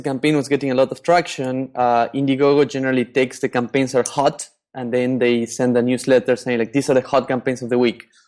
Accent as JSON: {"language": "English", "country": "Argentina", "tie": "born or raised there", "also_born_or_lived": "Spain / United States", "moved": "yes", "said": "I grew up in Argentina. I went to school in Spain and then I lived in the U.S."}